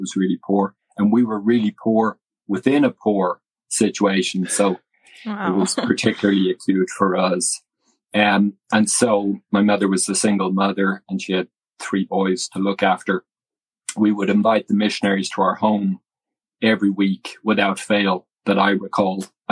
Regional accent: Ireland; born there; I was born in 1973 in Ireland

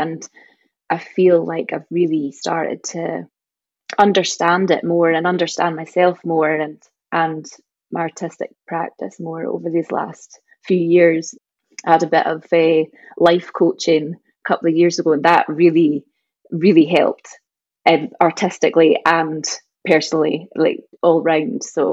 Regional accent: Thurso, Scotland, United Kingdom; moved away as an adult; I grew up here in Thurso and then couldn't wait to get away. I remember being a teenager just itching to get away from Thurso, and so went off to study in Edinburgh

